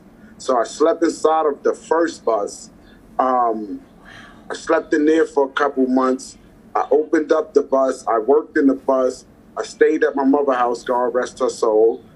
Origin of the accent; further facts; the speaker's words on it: New York City, New York, United States; I'm born and raised. I was born in Harlem Hospital, raised over by St. Nicholas Projects. I'm from 130th Street.